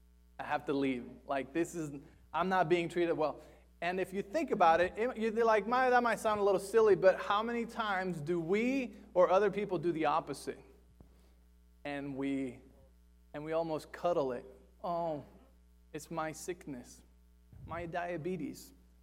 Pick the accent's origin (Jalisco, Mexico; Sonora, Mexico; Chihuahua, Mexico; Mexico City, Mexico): Mexico City, Mexico; Because I'm from Mexico City originally, if you didn't know that, I am fully Mexican.